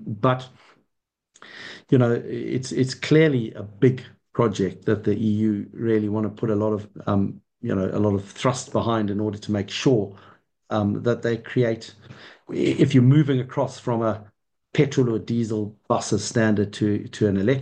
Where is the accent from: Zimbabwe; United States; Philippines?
Zimbabwe; also born or lived in Kenya; you can probably tell with my accent, I come from Africa. I was born and bred in Zimbabwe in Southern Africa, and I actually spent 5 years living in Kenya in East Africa.